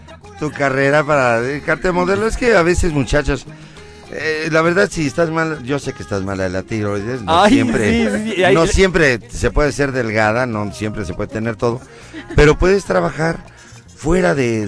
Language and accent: Spanish; Mexico; Por lo regular nos encanta como mexicanos criticar a los demás